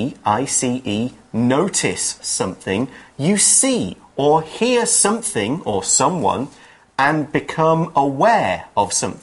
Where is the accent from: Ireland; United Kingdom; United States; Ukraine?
United Kingdom; England; and I'm from England,、mm-hmm. so I know that one.